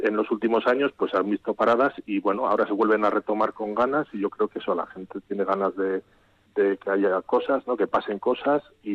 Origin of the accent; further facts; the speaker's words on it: Vitoria-Gasteiz, Basque Country, Spain; also born or lived in Bilbao; now in Cuartango, Spain; yo, que además no soy de aquí, que vine de fuera, que soy de Gasteiz, viví en Bilbao y decidí venir aquí a vivir